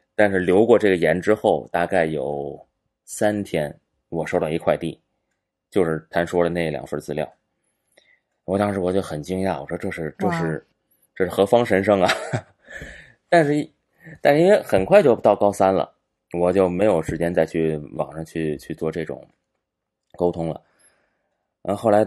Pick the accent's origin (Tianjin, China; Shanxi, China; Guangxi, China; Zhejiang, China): Tianjin, China; 因为我学龄前一直是在外公外婆身边，当然我是天津人嘛，然后天津人就讲话就是姥姥姥爷啊，就在他们身边长大